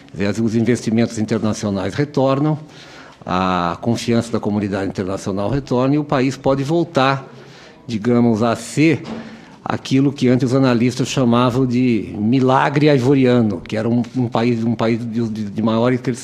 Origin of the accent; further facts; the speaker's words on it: São Paulo, Brazil; Minha referência como paulista é São Paulo